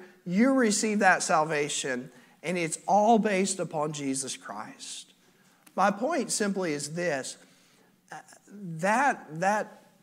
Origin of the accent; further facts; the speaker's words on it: Alabama, United States; born there; I was born in Alabama, and one thing that happens in Alabama is when you are born, you go home in one of two outfits.